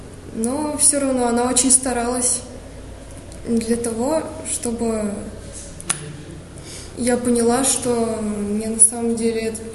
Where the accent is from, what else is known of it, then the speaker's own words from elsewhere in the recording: Russia; это мой родной язык, потому что я родилась в России, я живу и всю жизнь буду в ней жить.